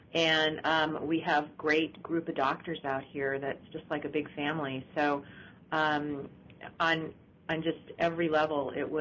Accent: San Diego, California, United States; also born or lived in Yokohama, Japan; I grew up in, well, basically in San Diego, California, although I was a Navy brat. So I didn't really move out of the country all that much. I started school in Japan, in Yokohama, so spent a couple of years there

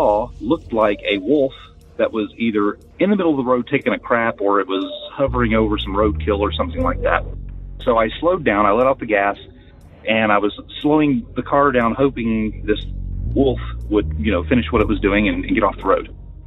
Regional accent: West Virginia, United States; I'm from West Virginia, so I used to drive from Upper Michigan to West Virginia on leave.

